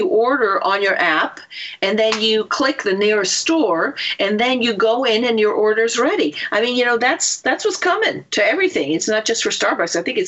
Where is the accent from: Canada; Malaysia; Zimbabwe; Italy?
Italy; when I was growing up in Italy, to call the United States, you had to call up the Italian operator